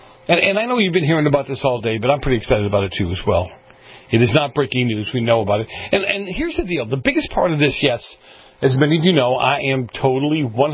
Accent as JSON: {"language": "English", "region": "Massachusetts", "country": "United States", "tie": "born or raised there", "said": "I grew up in Massachusetts, right?"}